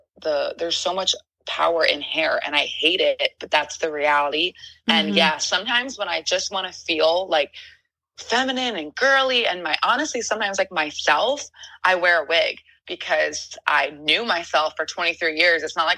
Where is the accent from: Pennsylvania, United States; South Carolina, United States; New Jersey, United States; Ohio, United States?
Pennsylvania, United States; Philadelphia; moved away as an adult; now in Los Angeles, United States; something in me is telling me, you know, we're from Philly.